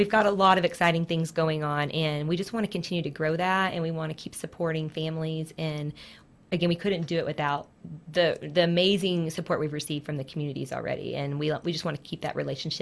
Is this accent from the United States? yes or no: yes; Texas, United States; I'm originally from Texas, and I was actually a club kid in sports.